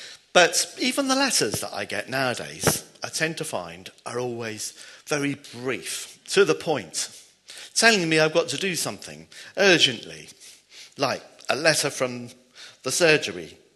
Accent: United Kingdom; Of course, being British, we're not really used to getting lots of praise and glory.

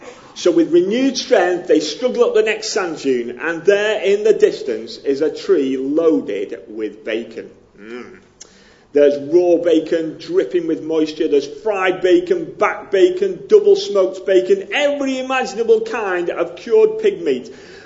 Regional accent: Widnes, North West England, United Kingdom; accent: up north; It's an up north accent. It's near Liverpool. I can do a little bit of Scouse, but it's plastic Scouse because I was outside Liverpool. It was Widnes that I was mainly brought up

